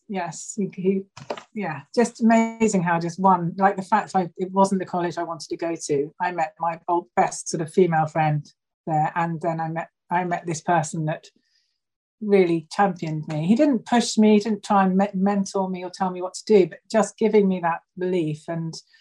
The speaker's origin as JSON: {"language": "English", "town": "Brighton", "region": "South East England", "country": "United Kingdom", "tie": "born there", "also_born_or_lived": "London", "said": "And then we moved back to Brighton, where I was born from London."}